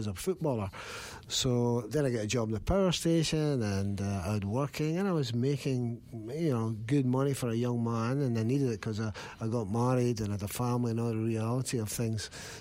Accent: Greenock, Scotland, United Kingdom; it was not unlike my hometown in Greenock. Greenock relied on shipbuilding. It was a powerhouse.

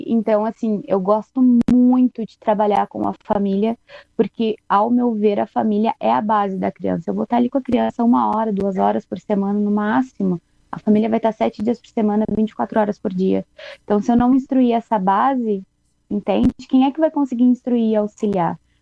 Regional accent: Canoas, Rio Grande do Sul, Brazil; mas assim, eu sou de Canoas

